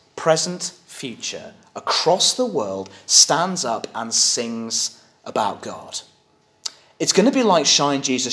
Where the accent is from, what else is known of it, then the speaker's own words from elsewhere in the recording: United Kingdom; We can do this. We're British. Nobody else out there has to know.